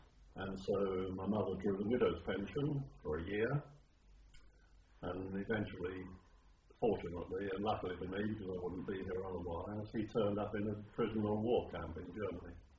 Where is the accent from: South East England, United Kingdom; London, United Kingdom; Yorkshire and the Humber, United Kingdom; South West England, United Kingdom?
London, United Kingdom; Leyton; born there; on the 10th of October, 1924. And I was born in Leighton, London.